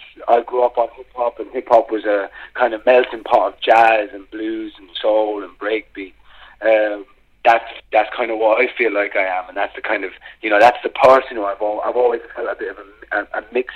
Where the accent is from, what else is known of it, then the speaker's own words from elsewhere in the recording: New Ross, County Wexford, Ireland; now in London, United Kingdom; I was born in London to an Irish family. I was raised from the age of 4 in a small town in New Ross, County Wexford, in the south of Ireland. And I've been back living in London now for just over 10 years.